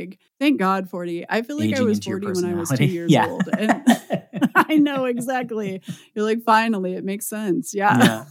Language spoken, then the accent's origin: English; Midwest, United States; Yeah. I'm from the Midwest, so I'm pretty good at folks.